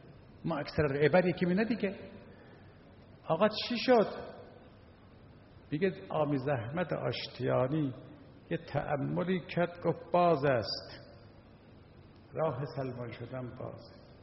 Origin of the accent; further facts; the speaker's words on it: Tehran, Tehran Province, Iran; من خودم اصلا در امیریه بزرگ شدم، در عالم بچه جوانی.